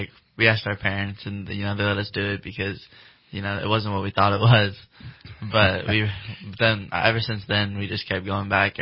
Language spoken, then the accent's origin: English; Anderson, United States; I transferred to Anderson, just, you know, my hometown, right where I live and stuff.